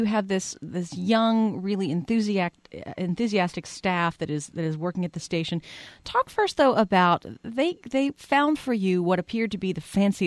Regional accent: El Paso, Texas, United States; For one thing, I'm from El Paso, so we have to hit this.

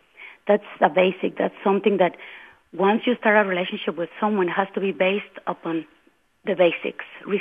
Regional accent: Mexico; English is a second language; I'm sorry because I am from Mexico, so I'm trying to translate here.

